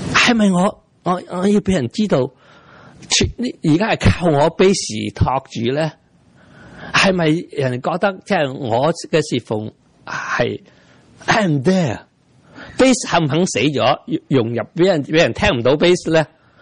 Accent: Guangdong, China; 我们广东人叫什么啊？

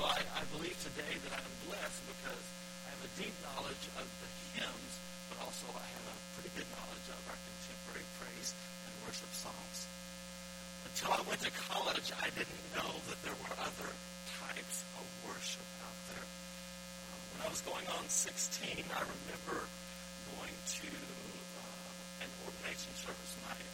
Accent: Batesville, Arkansas, United States; I grew up going to a small Southern Baptist church in my hometown of Batesville, Arkansas.

